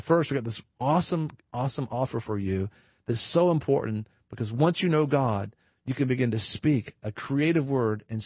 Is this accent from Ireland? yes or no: no; United States; I mean, I'm an American.